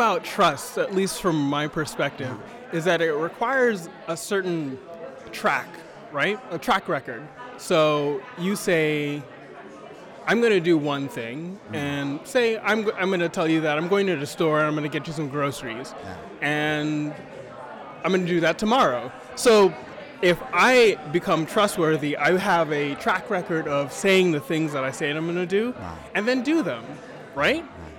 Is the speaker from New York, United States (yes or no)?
yes; Brooklyn, New York, United States; now in Seattle, United States; I'm originally from Brooklyn. I live in Seattle now. Bought a house.